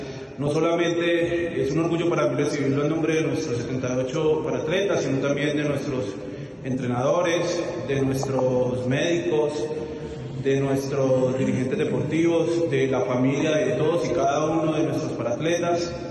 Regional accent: Colombia; en representar esos tres colores que nos identifican como colombianos.

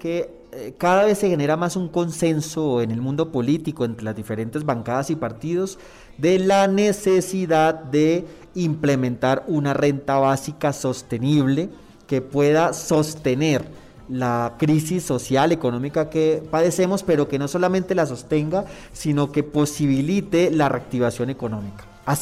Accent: Bogotá, Colombia; yo nací aquí en Bogotá, pero mi familia es costeña. Yo tengo ese privilegio de vivir en Bogotá, de crecer

